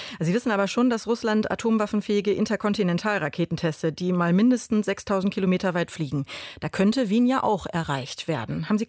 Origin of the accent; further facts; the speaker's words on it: Germany; Gleichzeitig gibt es ebenso wie bei uns in Deutschland, auch bei Ihnen in Österreich, schon eine jahrelange Diskussion